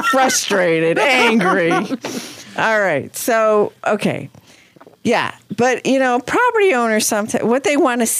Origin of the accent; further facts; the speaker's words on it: Dunmore, Pennsylvania, United States; Just like, say, my hometown in Dunmore.